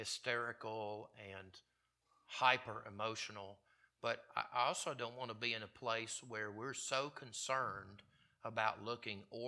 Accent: the South, United States; I grew up in the South.

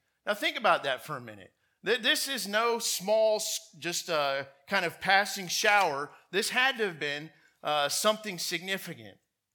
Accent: Tampa, Florida, United States; I'm from Florida originally, from the Tampa area, and once I was working as an engineer down there

